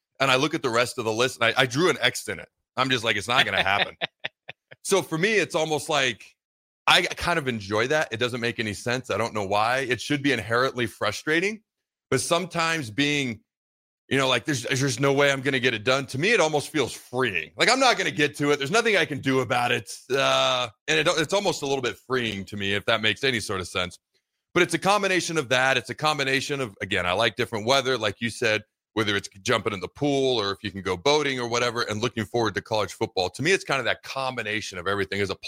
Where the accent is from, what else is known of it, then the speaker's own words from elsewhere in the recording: Kennewick, Washington, United States; says Tri-Cities, Richland, Pasco, Kennewick. I grew up in Kennewick. It's legit a desert.